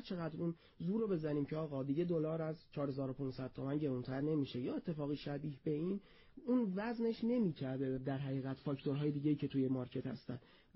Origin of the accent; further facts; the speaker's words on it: Semnan, Iran; moved away as an adult; now in Tehran, Iran; از سمنان اومدیم تهران و تحصیل رو از اونجا استارت زدیم